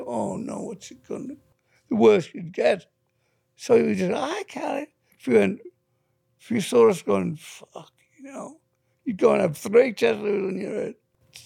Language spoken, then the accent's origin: English; England, United Kingdom; I don't know. I'm English. I don't know anything about it.